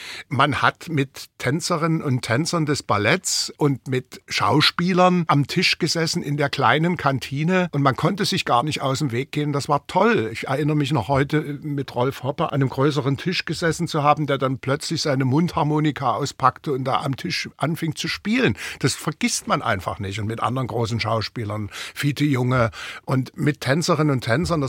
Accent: Dresden, Saxony, Germany; born or raised there

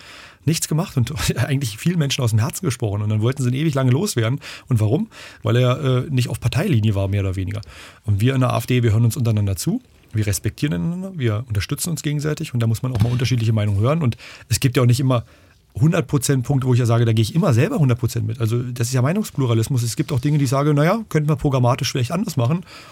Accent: Tangermünde, Saxony-Anhalt, Germany; dass es meiner Heimat besser geht. Also Tangermünde, die ganze Region, kommunalpolitisch wollte ich mich engagieren.

